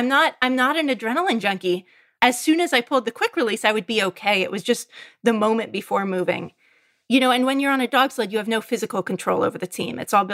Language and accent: English; California, United States; also born or lived in Norway / Alaska; So I got into mushing when I was 18 years old, and I was a kid from California. I moved to the Norwegian Arctic and went to a socialist dog sledding boarding school for a year